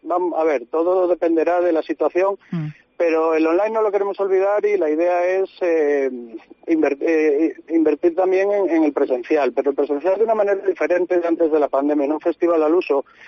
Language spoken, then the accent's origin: Spanish; Ponferrada, Castile and León, Spain; porque yo mismo, que soy de Ponferrada, no los conocía